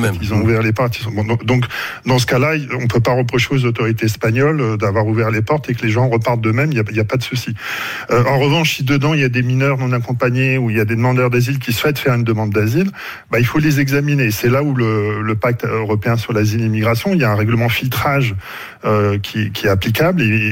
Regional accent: Hauts-de-France, France; now in Grenoble, France

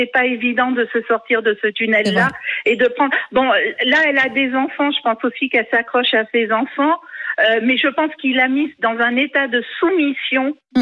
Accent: Auvergne-Rhône-Alpes, France; je suis en Auvergne, je suis du Cantal.

